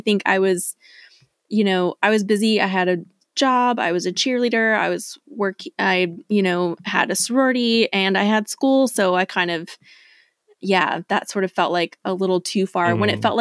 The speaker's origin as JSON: {"language": "English", "region": "Texas", "country": "United States", "tie": "born or raised there", "said": "So I grew up in Texas, not quite East Texas, somewhere between Dallas and East Texas, kind of in between there."}